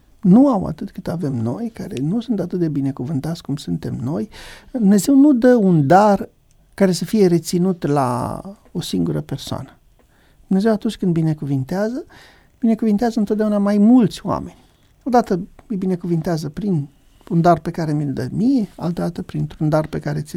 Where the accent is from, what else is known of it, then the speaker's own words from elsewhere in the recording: Romania; cred că noi ca români suntem foarte talentați de la capitolul ăsta